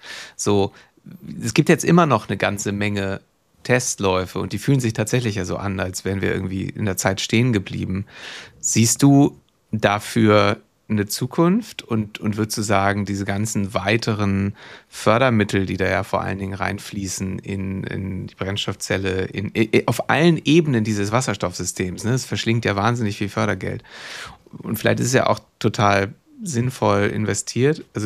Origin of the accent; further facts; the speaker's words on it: Kiel, Schleswig-Holstein, Germany; Als Kieler sage ich natürlich nicht im Herzen, sondern im Zentrum